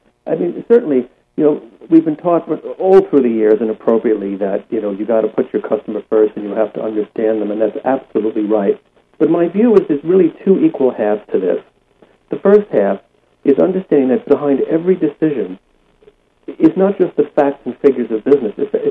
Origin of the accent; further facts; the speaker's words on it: United States; now in England, United Kingdom; I'm an American.